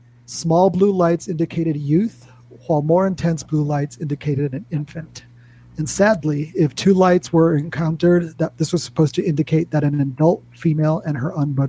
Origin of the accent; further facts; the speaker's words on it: New Mexico, United States; As some of you know, I grew up in New Mexico, far, far from the roads of Wales